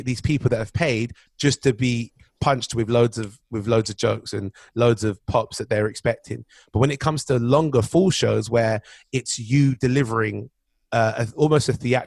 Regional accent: London, United Kingdom; And then I said, I'm from London.

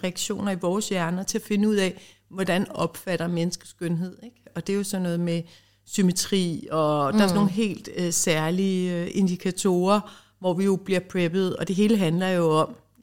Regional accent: Ireland; at jeg kommer fra Irland

